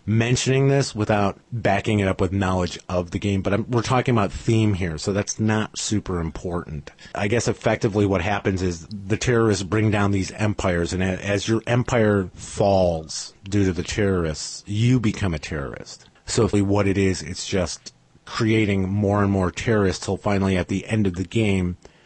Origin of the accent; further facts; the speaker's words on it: United States; Being an American, I don't believe I would probably look to play the game.